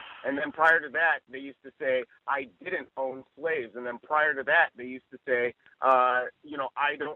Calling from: Inglewood, California, United States; I'm reporting live from Inglewood, California.

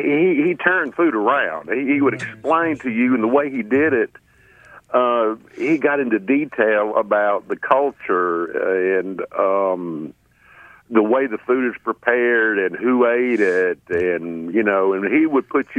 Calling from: Fish River, United States; I'm calling from the End of the Road Bar and Grill.

